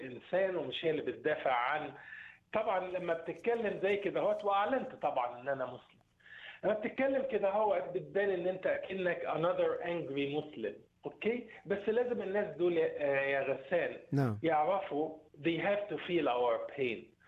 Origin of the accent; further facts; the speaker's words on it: Egypt; احنا زي ما بنقول هي زي ما بيقولوا عندنا في مصر